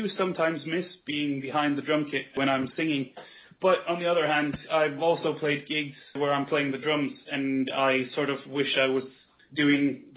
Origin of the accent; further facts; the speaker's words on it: Norway; vocals the way I did them is another Norwegian folk metal band called … which is like, they're actually, they originated from my hometown where I was born.